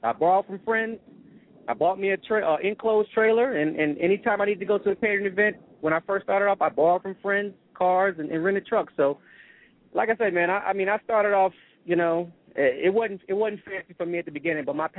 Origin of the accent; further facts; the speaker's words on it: Chicago, Illinois, United States; I'm originally from Chicago, man, born and raised in Chicago. My roots are from Mississippi, though.